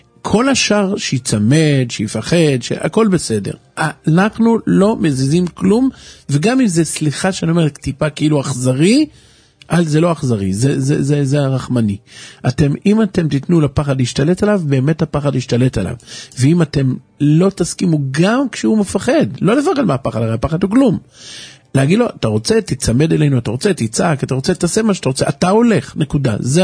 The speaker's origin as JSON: {"language": "Hebrew", "town": "Haifa", "region": "Haifa District", "country": "Israel", "said": "אני גם חיפאי, לא גדלתי במקום חרדי"}